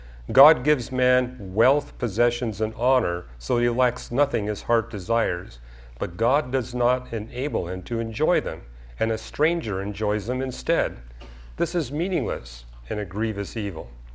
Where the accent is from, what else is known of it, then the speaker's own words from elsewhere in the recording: Canada; I mean, I even had to read it in French because I'm a Canadian. I had to be fluent in French.